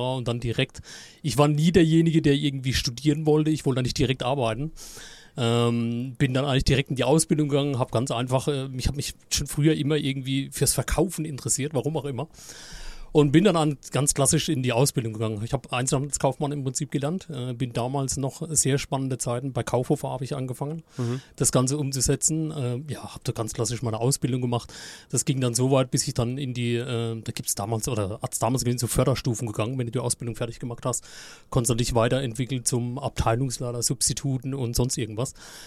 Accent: Rhineland-Palatinate, Germany; Ich bin aus der Pfalz auf jeden Fall.

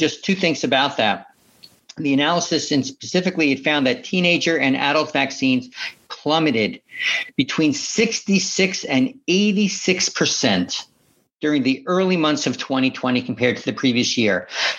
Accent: Fort Bragg, North Carolina, United States; born there; I was born in North Carolina. I'm not sure you can hear it in my accent, but I love your state. It's where I was born. My father was in the service, and so I'm an Army brat in North Carolina.

